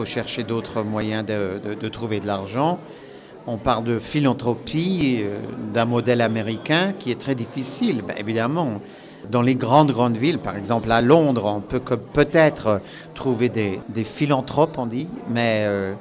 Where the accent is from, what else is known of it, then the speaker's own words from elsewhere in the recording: Paris, Île-de-France, France; born there; Mon père était irlandais, ma mère était anglaise. Et moi, je suis né à Paris et j'avais à choisir ma nationalité.